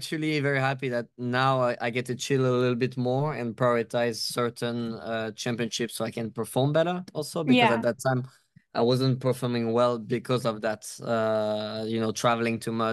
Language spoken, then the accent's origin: English; Paris, Île-de-France, France; Yeah, as you said, born and raised in Paris, started go-kart like I would say many other drivers.